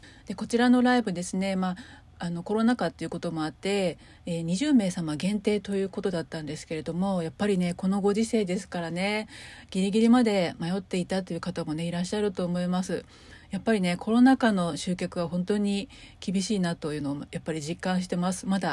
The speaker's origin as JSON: {"language": "Japanese", "region": "Toyama", "country": "Japan", "tie": "born or raised there", "said": "私の地元富山のですね"}